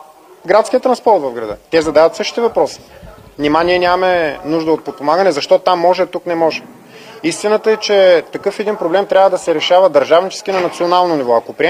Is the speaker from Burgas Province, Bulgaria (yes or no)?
no; Varna, Varna Province, Bulgaria; Аз съм от Варна и живея във Варна, представлявам Варна.